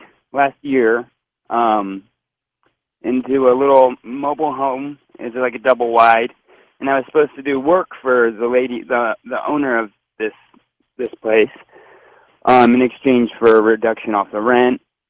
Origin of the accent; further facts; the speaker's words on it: Petaluma, California, United States; now in Clear Lake, United States; So I grew up in Petaluma, California, and I have a girlfriend of 14 years now.